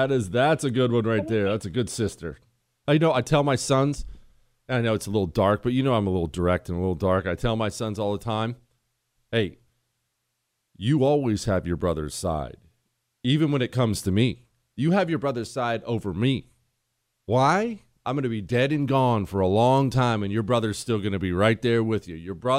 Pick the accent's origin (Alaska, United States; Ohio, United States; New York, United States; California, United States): Ohio, United States; I'm from Ohio.